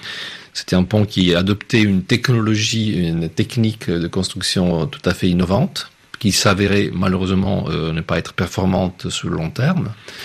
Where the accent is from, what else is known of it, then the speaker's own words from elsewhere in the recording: Genoa, Liguria, Italy; ce qui m'a choqué en tant qu'Italien et génois